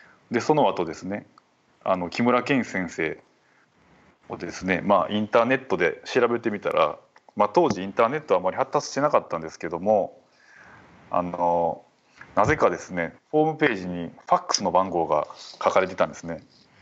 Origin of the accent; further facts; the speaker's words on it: Tokushima, Japan; これを僕は大学4年生の時に地元の徳島